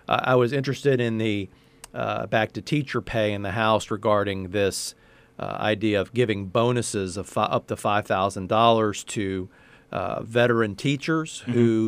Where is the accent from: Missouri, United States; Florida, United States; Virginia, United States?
Virginia, United States; I added the D because I'm from Virginia.